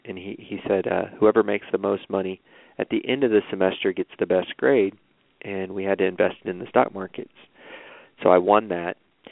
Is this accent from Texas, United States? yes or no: yes; Castroville, Texas, United States; So I'm from Castroville, Texas, which is a small Texas town in the middle of some cornfields, and we moved around a lot growing up.